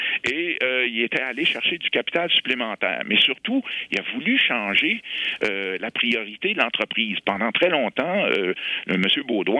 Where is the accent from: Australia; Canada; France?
Canada; Quebec; on était un peu fiers en tant que Québécois.